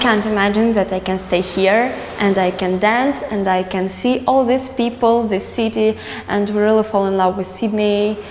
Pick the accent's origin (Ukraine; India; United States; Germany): Ukraine; moved away; And we came from Ukraine.